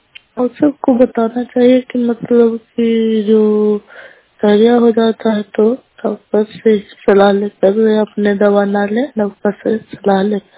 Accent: Nagarnausa, Bihar, India; नालंदा जिला नगर नौसा ब्लॉक कला पंचायत के निवासी हूँ।

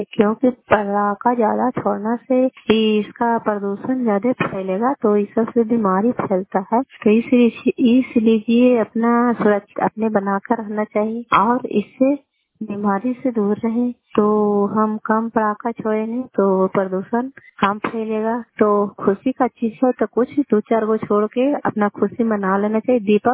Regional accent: Kalyanpur, Bihar, India; घर कल्याणपुर वाली बेलछी पंचायत प्रखंड चंडी जिला नालंदा का निवासी हूँ।

